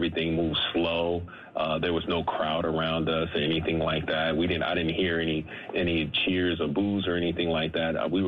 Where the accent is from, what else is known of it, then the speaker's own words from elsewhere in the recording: New York City, New York, United States; growing up in New York City at that particular time, there was competition in every park you walked in, young and old.